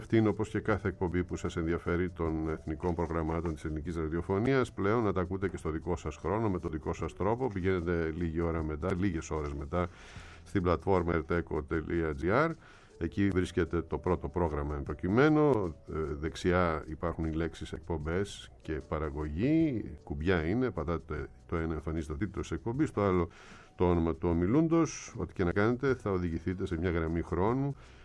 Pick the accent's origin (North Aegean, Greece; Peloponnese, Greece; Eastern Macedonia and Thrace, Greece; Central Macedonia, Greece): Central Macedonia, Greece; Thessaloniki; Εγώ είμαι Θεσσαλονικιός